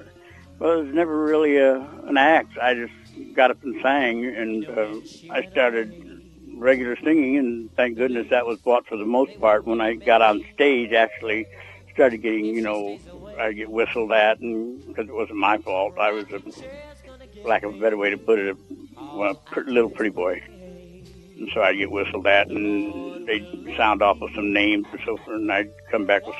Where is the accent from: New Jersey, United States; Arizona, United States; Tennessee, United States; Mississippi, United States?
Arizona, United States; also born or lived in Illinois; now in Los Angeles, United States; I grew up in Illinois, first part of my life. Then we moved to Arizona, and I went to school there, pretty much high school.